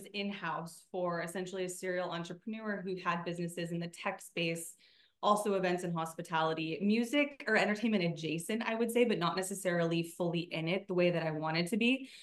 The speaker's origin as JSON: {"language": "English", "town": "San Antonio", "region": "Texas", "country": "United States", "tie": "born or raised there", "said": "So I grew up in San Antonio, Texas, was originally a singer-songwriter, got my first guitar at 11"}